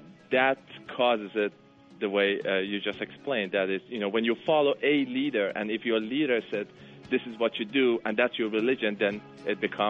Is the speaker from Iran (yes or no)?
yes; Iran; I was born in Iran, raised in Iran